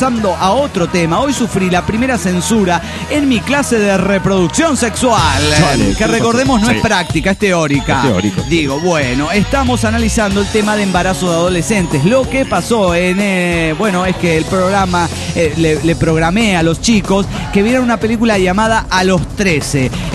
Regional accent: Coatzacoalcos, Veracruz, Mexico; de Coatzacoacos.

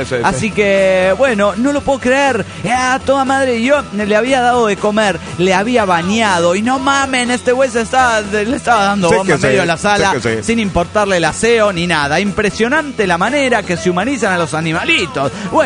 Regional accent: Mexico City, Mexico; now in Montreal, Canada; vivo en Canadá. Pero para ser exacto, en Montreal. Y ya llevo aquí 2 años desde que vine del DF.

